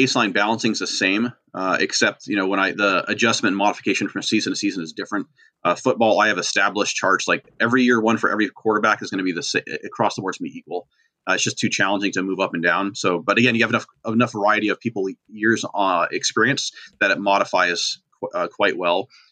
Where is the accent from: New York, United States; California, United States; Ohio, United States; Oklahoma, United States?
New York, United States; which is based upon where I grew up in New York originally, three small counties.